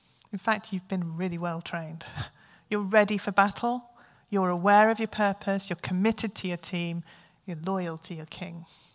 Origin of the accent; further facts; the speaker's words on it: Plymouth, South West England, United Kingdom; I come from Plymouth